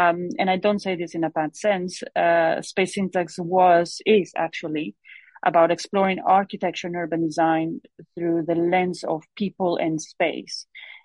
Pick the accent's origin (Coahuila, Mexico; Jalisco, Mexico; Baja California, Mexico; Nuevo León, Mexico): Nuevo León, Mexico; Monterrey; So my journey started in Mexico. I'm from a city called Monterrey, Mexico. It's my hometown, and I studied architecture and a master's in urban design and sustainable development from Tec de Monterrey.